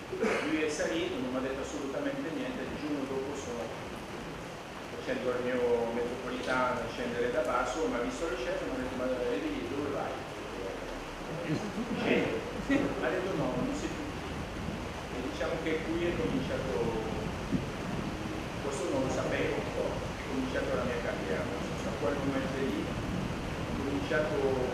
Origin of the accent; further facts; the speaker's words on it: Cancale, Brittany, France; Italian is a second language; Ho detto, arrivo da Cancale